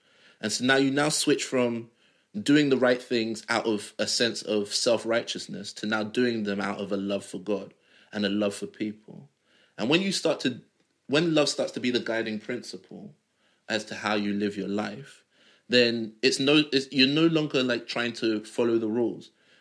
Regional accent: Nigeria; If me and another Nigerian have an idea that requires us to travel around the world, I'm more likely to get my idea off the ground

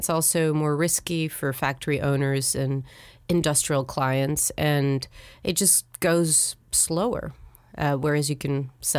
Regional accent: Paris, Île-de-France, France; also born or lived in Middle East; I grew up in Paris, and I think it's in the Paris museums.

